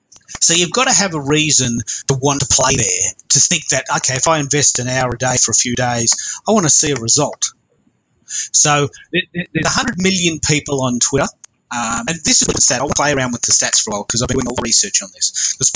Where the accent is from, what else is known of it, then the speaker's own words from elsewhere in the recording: Australia; I'm an Aussie in Melbourne, Australia.